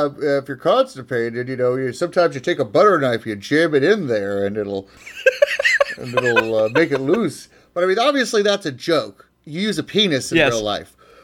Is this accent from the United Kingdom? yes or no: yes; United Kingdom; as a British male, I eat a lot of organ meats baked into pastries and whatnot.